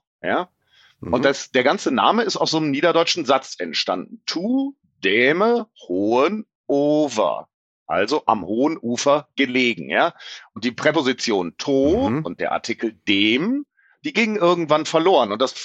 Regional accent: Würzburg, Bavaria, Germany; born there; Meine Geburtsstadt Würzburg

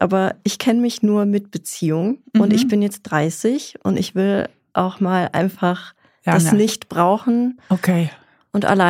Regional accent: Switzerland; now in Germany; Also ich bin eigentlich Schweizerin. Wir sind nach Deutschland gezogen, weil meine Mutter sich hier neu verliebt hat.

